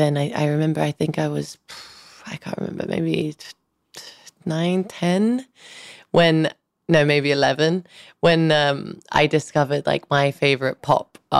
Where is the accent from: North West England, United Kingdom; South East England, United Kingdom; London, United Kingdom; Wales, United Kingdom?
London, United Kingdom; born there; Yeah, I was born in London in 1995.